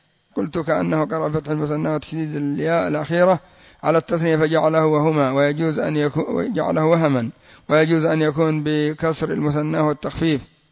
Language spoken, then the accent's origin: Arabic; Yemen; قالوا 10,000 قد وصلوا عندنا في اليمن